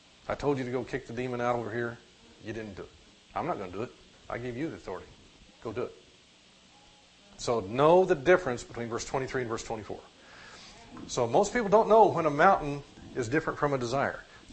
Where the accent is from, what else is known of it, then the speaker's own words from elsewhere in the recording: Missouri, United States; I'm from Missouri. Show me. Show me. You know, I'm from the state whose animal is a, for nicer terms, a mule, okay?